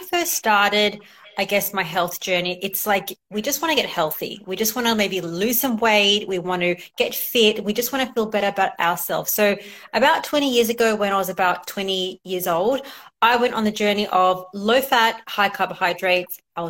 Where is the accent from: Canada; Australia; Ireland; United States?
Australia; So I am originally from Australia.